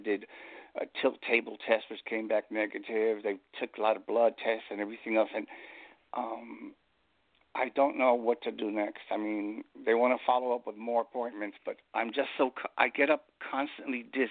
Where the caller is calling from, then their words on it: Long Island, New York, United States; I'm calling from Long Island.